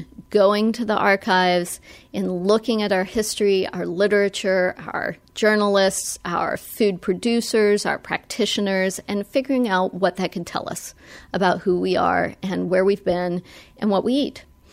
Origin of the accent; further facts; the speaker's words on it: Appalachia, United States; I'm originally from Appalachia, so it's part of the South, but it's a part of the South that isn't always connected, isn't always counted.